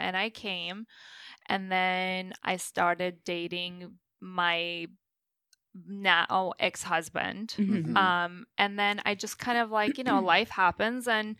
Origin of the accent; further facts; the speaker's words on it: Norway; growing up in Norway, it's just so safe and it's really nice. So it was just really a nice place to grow up in, education-wise.